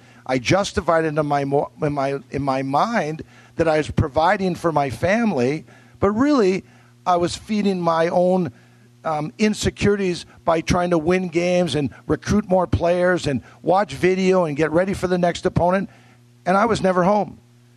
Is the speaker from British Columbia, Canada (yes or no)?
yes; Vancouver, British Columbia, Canada; It started for me, I'm Canadian. I'm from Vancouver, Canada. Grew up there. I was a single child, only child.